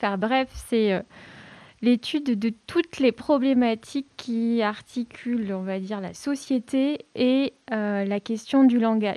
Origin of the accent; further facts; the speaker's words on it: Brittany, France; je suis originaire de Bretagne. J'ai des grands-parents qui vivaient à l'époque... en Centre-Bretagne